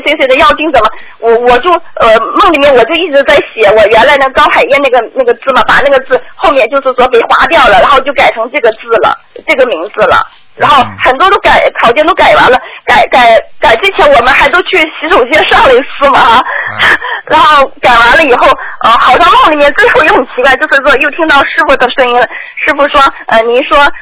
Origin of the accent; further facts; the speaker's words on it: Shandong, China; now in Shanghai, China; 我是山东人，但是一直在上海这边。